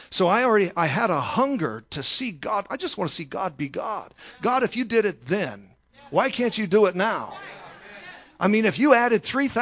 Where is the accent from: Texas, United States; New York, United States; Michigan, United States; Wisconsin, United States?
Texas, United States; I'm from Texas, so I'm bringing the heat plus the barbecue sauce tonight.